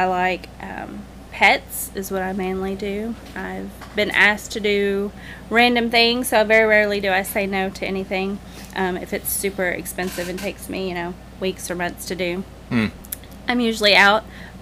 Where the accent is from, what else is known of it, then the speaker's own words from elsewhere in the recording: Searcy, Arkansas, United States; I have done random things in Searcy. I'm from Searcy, and I have always painted.